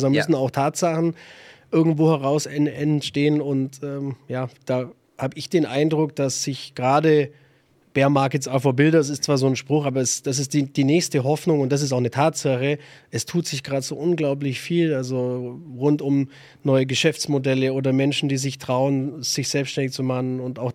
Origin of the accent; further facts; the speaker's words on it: Augsburg, Bavaria, Germany; obwohl ich nur ein kleiner Familienunternehmer bin aus Augsburg